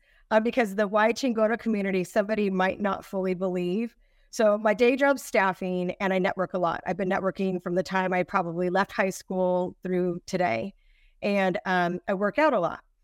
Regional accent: La Mirada, California, United States; I'm local from Santa Fe, from La Mirada, went to high school in Santa Fe Springs, St. Paul High School.

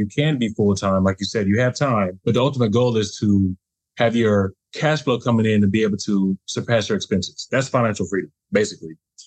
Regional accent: Florida, United States; it's funny because I grew up in Florida, right?

